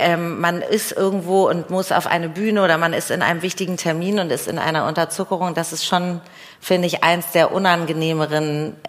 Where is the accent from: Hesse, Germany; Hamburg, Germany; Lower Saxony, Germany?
Hamburg, Germany; Ich komme aus Hamburg.